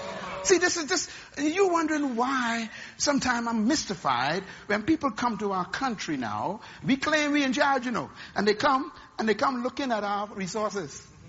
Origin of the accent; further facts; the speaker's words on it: Baytown, Texas, United States; I saw them when I grew up in Baytown.